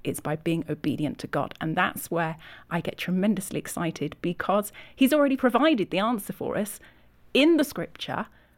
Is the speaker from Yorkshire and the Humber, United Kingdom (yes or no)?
yes; Yorkshire and the Humber, United Kingdom; moved away as an adult; now in United States; I'm from England, from Yorkshire.